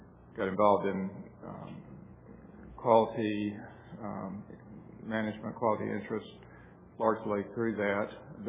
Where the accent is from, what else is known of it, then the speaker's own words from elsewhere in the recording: Birmingham, Alabama, United States; from Birmingham, Alabama.